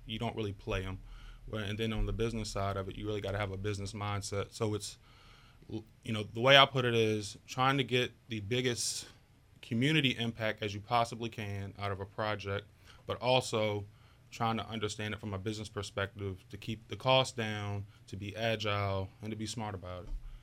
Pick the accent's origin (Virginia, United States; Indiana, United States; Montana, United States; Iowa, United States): Virginia, United States; So I grew up in Spotsylvania County in the Livingston area. If anybody knows about that area, I lived on Massey Road for quite a while. And then we moved to Orange County, and that's where I graduated high school from.